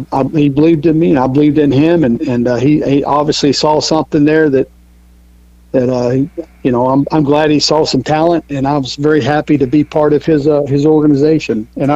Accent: New Albany, Indiana, United States; All right, originally I'm from Indiana, from New Albany. Played football and wrestled at New Albany High School. Graduated in 1980.

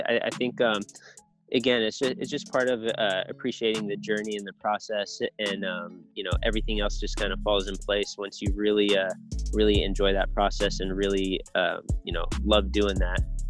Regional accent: Bay Area, California, United States; I think growing up in the Bay Area, just in general, the game will choose you, period. You know, when you grow up out here.

